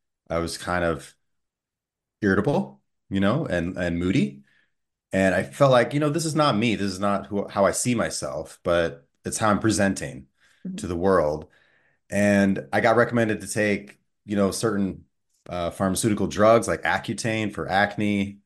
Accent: Montana, United States; So I grew up in Montana and I saw both styles of care growing up.

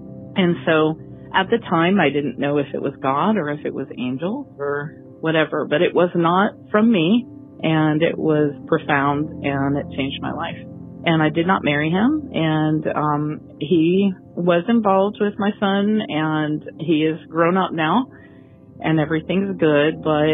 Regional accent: Goldsboro, North Carolina, United States; I'm from Goldsboro, North Carolina.

